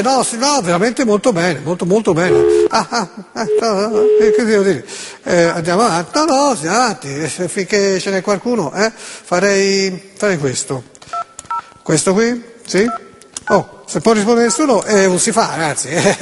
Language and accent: Italian; Florence, Tuscany, Italy; io sono di Firenze.